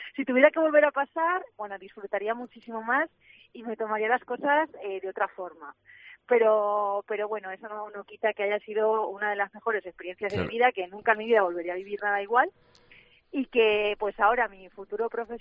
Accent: Castilla-La Mancha, Spain; De Castilla-La Mancha por donde vaya, soy manchega, eso con mucho orgullo.

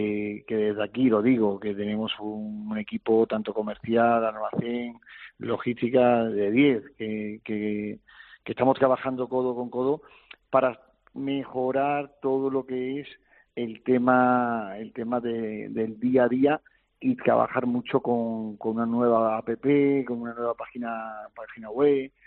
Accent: Sierra de Yeguas, Andalusia, Spain; lo organizáramos en Sierra Yegua. Y yo, pues, como soy una persona que tiro mucho de mi tierra, de mi pueblo

